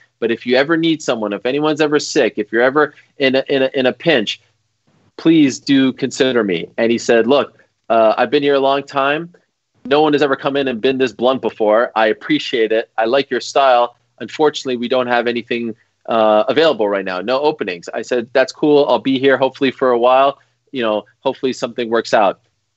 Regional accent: Canada; first Christmas Day game in Canada, my home country.

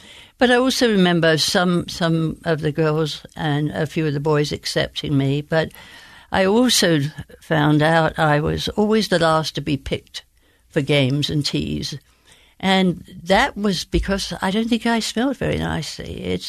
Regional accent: Bromley, London, United Kingdom; born there; I was born in Bromley in the county of Kent.

